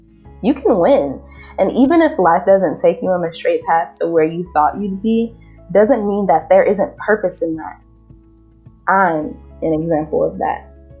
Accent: St. Louis, Missouri, United States; also born or lived in Columbia / Austin; now in Kansas City, United States; I'm originally from St. Louis and then moved to Columbia for to Mizzou, and then to Austin, and then to Kansas City, and now I'm working on the Kansas side.

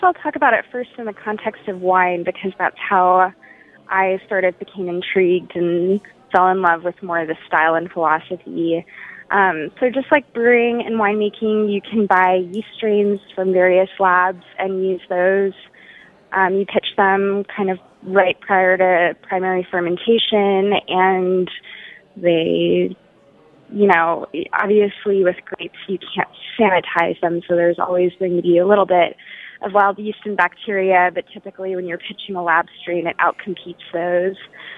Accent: Austin, Texas, United States; so I'm from Austin, and I kind of knew about what was going on at Jester King

